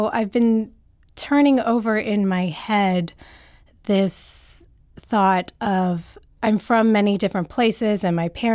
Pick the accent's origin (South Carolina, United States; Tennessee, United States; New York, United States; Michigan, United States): Tennessee, United States; Memphis; also born or lived in New Orleans; now in St. Louis, United States; because I was born in New Orleans. I was raised in Memphis. I've lived different places, and now I'm here in St. Louis, but my parents are Nicaraguan immigrants